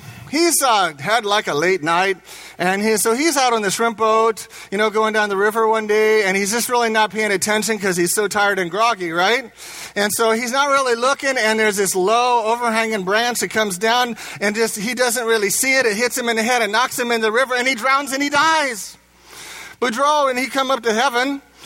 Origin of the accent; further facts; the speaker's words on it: Indiana, United States; I'm from Indiana, so bear with me